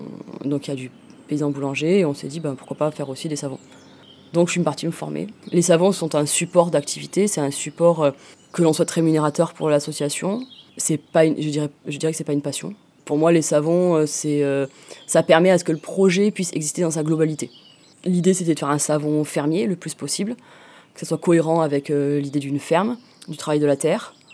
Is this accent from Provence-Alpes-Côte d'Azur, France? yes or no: yes; Provence-Alpes-Côte d'Azur, France; Je viens du Var, j'ai fait mes études d'art plastique à Aix-en-Provence.